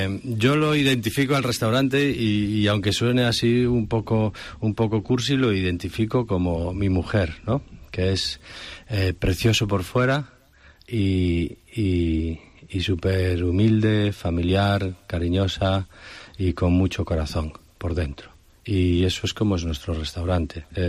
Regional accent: Ourense, Galicia, Spain; el restaurante de tu ciudad, donde naciste, donde ibas a la droguería a comprar pues los recaos que te mandaban tus padres, pues ahora tienes el restaurante allí y ver que eso funciona y ver que la gente de Orense pues está orgullosa

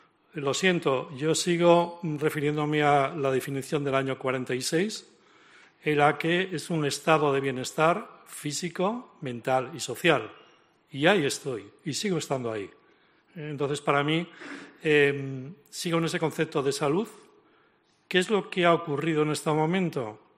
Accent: Cantabria, Spain; moved away as an adult; llevo 20 años ya fuera de Cantabria, pero no hay día que no lea los medios de comunicación de mi tierra, ¿no?

